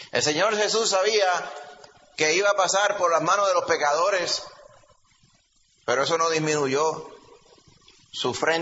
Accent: Puerto Rico; Nosotros aquí en Puerto Rico, y perdona que se lo diga, pero yo soy puertorriqueño también, de pura cepa, como dicen por ahí.

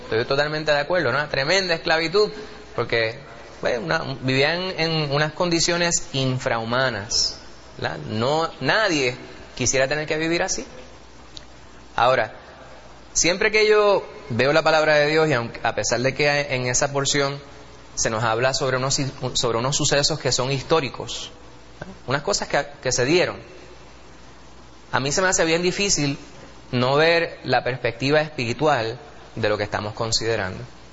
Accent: Manhattan, New York, United States; born there; El hospital donde yo nací se llama así. El hospital en aquella otra isla donde yo nací, allá en Manhattan. Monte Sinaí, un hospital judío. Mount Sinai.

